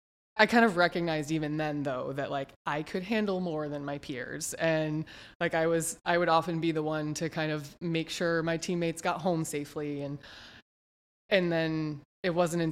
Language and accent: English; Massachusetts, United States; Okay. So I grew up in Massachusetts. I frankly had a very good childhood.